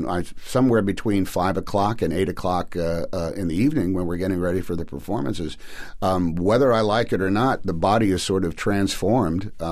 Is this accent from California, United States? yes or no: yes; California, United States; I grew up in Northern California, and I knew a lot of people that went down to L.A.